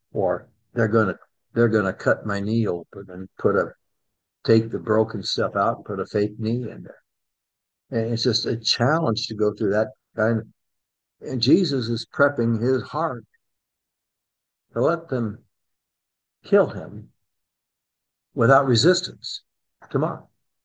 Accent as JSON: {"language": "English", "region": "England", "country": "United Kingdom", "said": "I'm English all the way."}